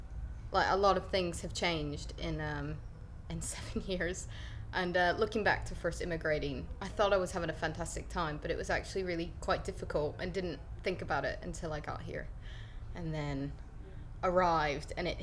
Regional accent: United States; now in United Kingdom; even though I'm like American, but people get kind of, you know, sometimes a bit tetchy that I've immigrated and I'm over here

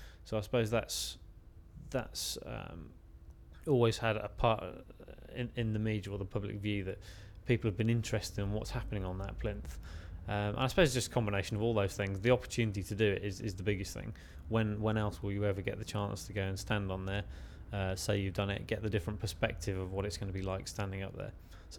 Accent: Leamington Spa, West Midlands, United Kingdom; I'm 34 and I'm from Leamington Spa in the Midlands.

